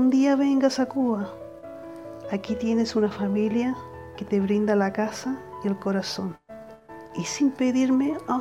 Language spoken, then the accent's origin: Spanish; Chile; now in Canada; soy chilena, hija de un exiliado político. Y he vivido en Canadá por más de 30 años.